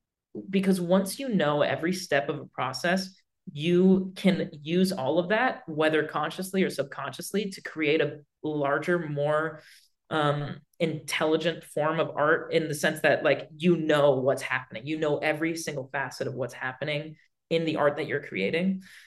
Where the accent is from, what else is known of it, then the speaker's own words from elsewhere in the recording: United States; because I'm fully Cuban, but I was born and raised in America.